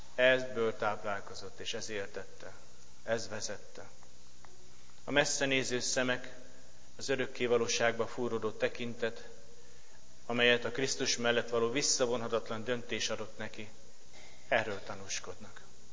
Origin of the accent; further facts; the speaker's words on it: Hungary; neki köszönhetjük, hogy élünk, és hogy magyarok vagyunk